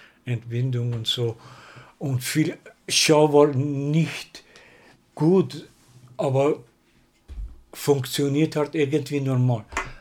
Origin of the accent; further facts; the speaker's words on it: Iran; German is a second language; Aber bei meiner Kindheit in Persien, wir haben bis 10. Lebensjahr in einer anderen Stadt gewohnt, wo ich geboren bin.